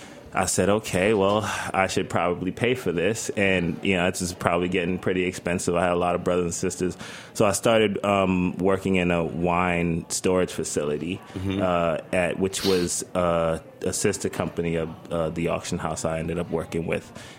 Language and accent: English; Bronx, New York, United States; Yeah, I'm from the Bronx.